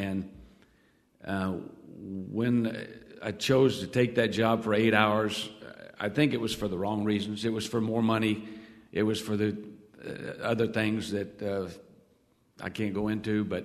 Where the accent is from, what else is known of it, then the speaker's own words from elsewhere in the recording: Guthrie, Oklahoma, United States; also born or lived in Wichita, Kansas; You know, I grew up in Guthrie, Oklahoma, and I'd gone coaching at Oklahoma University, and so I thought that was it.